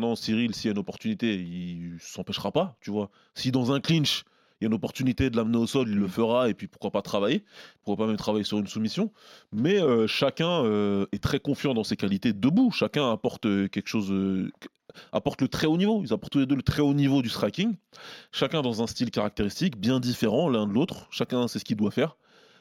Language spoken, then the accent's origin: French; Senegal; Et je suis sénégalais, n'oublions pas.